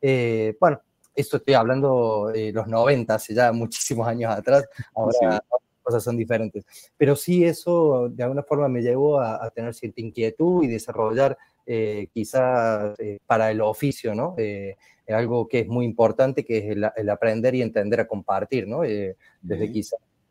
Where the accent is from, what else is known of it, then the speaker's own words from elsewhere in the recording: Córdoba, Argentina; Yo vengo de Córdoba, Argentina, empecé a trabajar de unos 15, 16 años en un videoclub, en un barrio periférico de Córdoba.